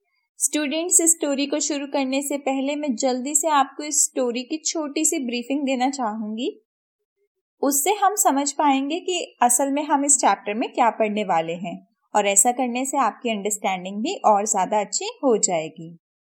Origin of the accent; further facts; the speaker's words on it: Sonipat, Haryana, India; मैं सोनीपत हरियाणा से बिलोंग करती हूँ।